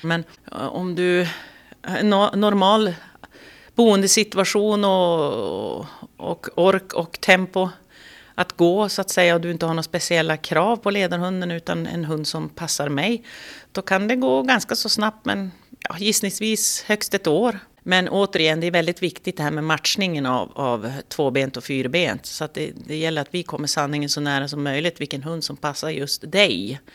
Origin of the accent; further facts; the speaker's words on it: Norrland, Sweden; Och speciellt jag då som är norrlänning